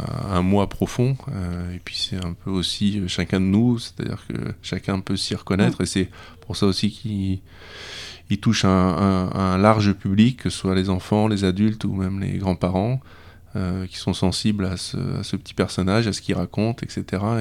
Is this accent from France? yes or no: yes; Réunion, France; c'était en 82, donc j'ai suivi les parents, et donc j'ai grandi à La Réunion, et ça m'allait très bien. Du coup, j'ai décidé de continuer à vivre là-bas mes années d'adulte, et voilà, j'y suis toujours.